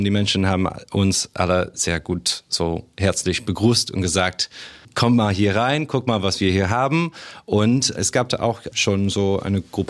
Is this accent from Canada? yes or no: yes; Canada; Ich komme aus Kanada